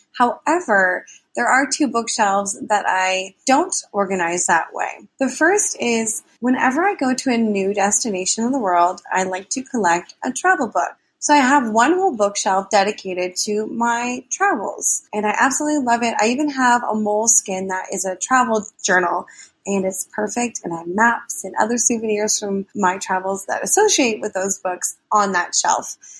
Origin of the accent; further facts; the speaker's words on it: Toronto, Ontario, Canada; Hi, Anne. … I'm from Toronto, Ontario, Canada.